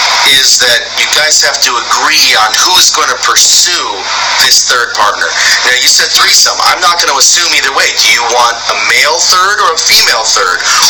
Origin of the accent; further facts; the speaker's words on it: Florida, United States; I'm originally from Florida.